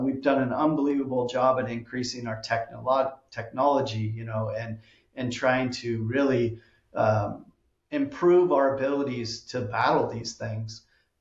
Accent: California, United States; I'm coming from California in the Sonoma County area, north of San Francisco

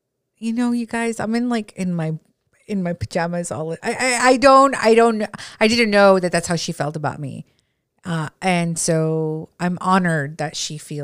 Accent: Eagle Pass, Texas, United States; I have a great upbringing in my hometown of Eagle Pass, Texas. I came from a very loving home with a strong foundation, with support that was endless.

